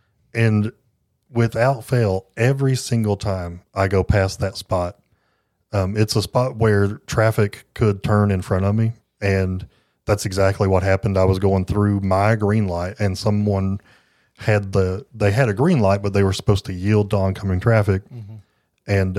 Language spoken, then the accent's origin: English; Tennessee, United States; but I'm from Tennessee, and I just don't know what letters you know.